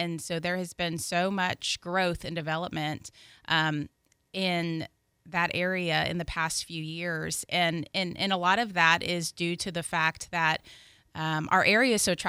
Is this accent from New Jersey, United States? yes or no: no; Cincinnati, Ohio, United States; Oh, well, I will tell you, I'm from Cincinnati originally, so